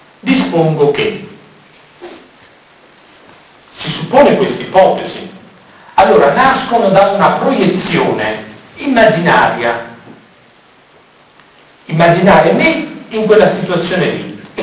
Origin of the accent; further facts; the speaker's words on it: Naples, Campania, Italy; Quindi, a Napoli, io sono napoletano, a Napoli si direbbe corrotto e mazziato.